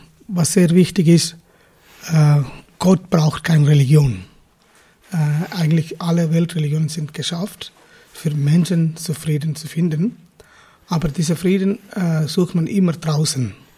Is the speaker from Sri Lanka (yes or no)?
yes; Sri Lanka; German is a second language; Ich komme auch aus Sri Lanka, ich komme aus einem tamilischen Ursprung.